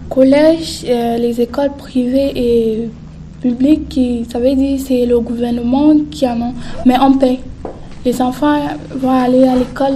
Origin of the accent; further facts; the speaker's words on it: Cameroon; now in France; Il y a l'anglais, il y a le français, et il y a ce qu'on appelle au Cameroun le patois, tout. Oui, j'ai mon patois et je parle aussi mon patois. Si on compte ça comme langue, ça va faire 3.